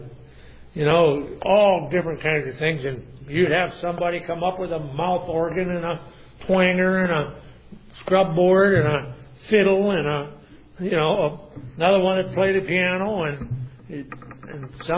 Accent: the South, United States; accent: southern; Well, I get my southern accent here going.

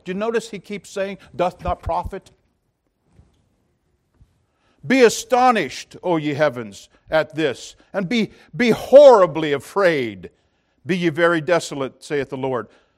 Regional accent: Midwest, United States; I can remember a time growing up in the Midwest.

